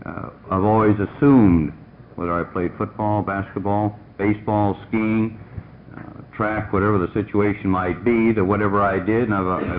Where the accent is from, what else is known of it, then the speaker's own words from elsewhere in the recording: Portland, Oregon, United States; from Portland, Oregon.